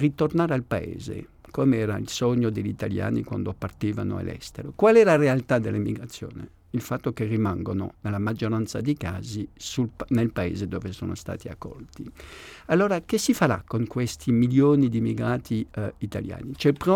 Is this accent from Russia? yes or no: no; France; Italian is a second language; Non voglio dare una lezione come francese all'italiano. Io non sono nazionalista e sono molto critico sul mio paese